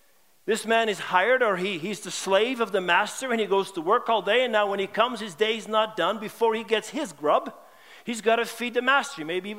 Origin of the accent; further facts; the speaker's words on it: West Coast, United States; I come from the West Coast, or at least lived there for 30 years